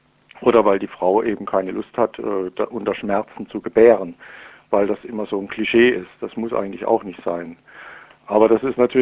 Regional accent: Freiburg, Baden-Württemberg, Germany; Das ist ein Treffpunkt in einem Stadtquartier meiner Heimatstadt Freiburg hier.

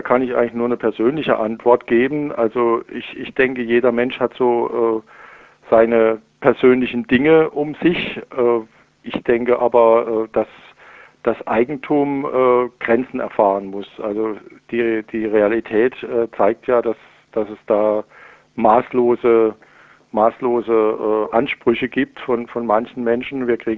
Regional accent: Freiburg, Baden-Württemberg, Germany; Das ist ein Treffpunkt in einem Stadtquartier meiner Heimatstadt Freiburg hier.

